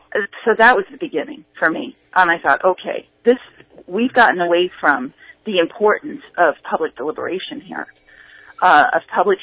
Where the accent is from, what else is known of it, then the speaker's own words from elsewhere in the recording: California, United States; Well, I'm from Southern California, so I'm.